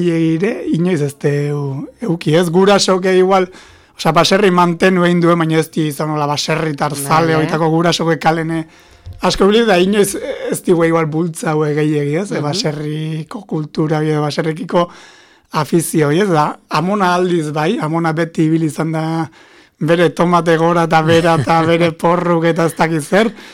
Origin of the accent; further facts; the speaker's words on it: Beasain, Basque Country, Spain; Beasaindarra naiz ni, Saltxomendi baserrikoan gudu harretan daune baserri haundi batekoa.